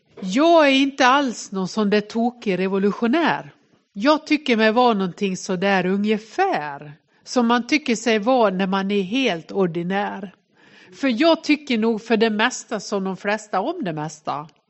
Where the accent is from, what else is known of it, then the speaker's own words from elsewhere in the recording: Nås, Dalarna County, Sweden; accent: dalmål; Jag är från Ås i Västerdalarna, för den som tänker vilket konstigt ljud. Kom och låta så här hela tiden medan jag är här. Detta är då inte, jag kan säga att det är dalmål, men det är inte nåsmål.